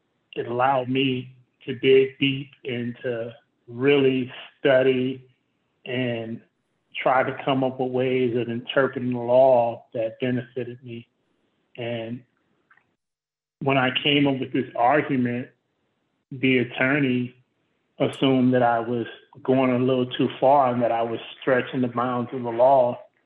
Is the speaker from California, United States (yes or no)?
yes; Compton, California, United States; growing up in Compton, I didn't see much. The greatest I saw was drug dealing. That was the best version of a person that I saw growing up in South LA.